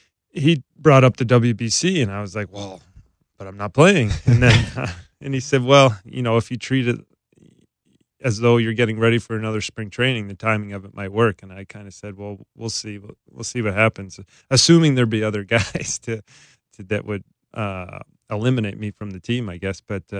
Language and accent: English; Canada; there isn't as many Canadian professional baseball players as there would be from other countries, so that probably adds into the me being on the four rosters